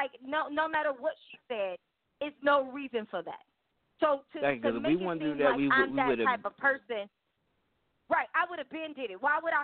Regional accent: Compton, California, United States; I'm from Compton, California. Yes, you're right. But this Compton, California girl has got out of where I'm from and made a life for herself.

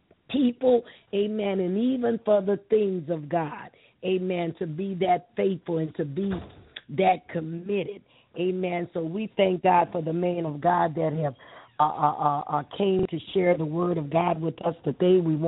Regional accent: New Orleans, Louisiana, United States; also born or lived in California; all the way from New Orleans, Louisiana, my hometown.

